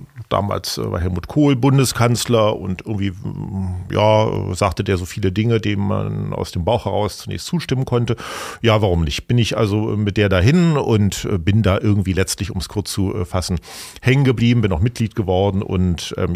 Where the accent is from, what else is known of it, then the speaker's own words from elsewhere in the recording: Berlin, Germany; Ich bin in West-Berlin groß geworden, also auch noch mal ein ganz anderes Biotop.